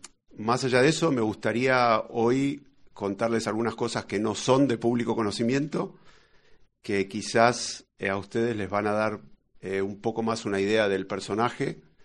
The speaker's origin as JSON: {"language": "Spanish", "region": "Buenos Aires", "country": "Argentina", "said": "No soy bonaerense, soy porteño, eso quiere decir que nací en la ciudad de Buenos Aires. Pero quizás lo que no sea tan conocido es que mis abuelos eran españoles. Mi abuelo nació en Madrid y mi abuela nació en Burgos."}